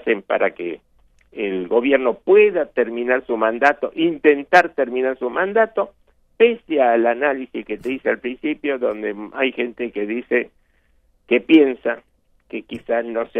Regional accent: Uruguay; yo, como medio uruguayo, también lo sé y lo siento

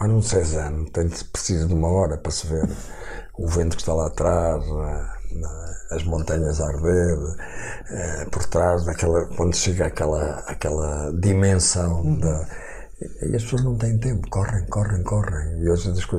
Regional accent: Lamego, Viseu, Portugal; accent: Trás-os-Montes e Alto Douro; also born or lived in Vila Real; eu tenho um sotaque de Trás-os-Montes, de Alto Douro, se quiser, porque sou de Lamego e depois fui para Vila Real e, portanto, não tenho um bom sotaque.

